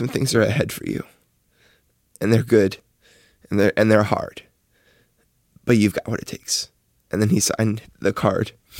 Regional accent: the South, United States; I grew up in the South in the church as a gay person.

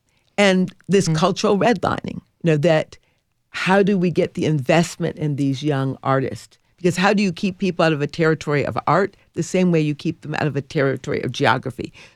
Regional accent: Detroit, Michigan, United States; born there; And I was born in Detroit City and the part of it that came straight from Black Bottom, a Black community, an empowered Black community.

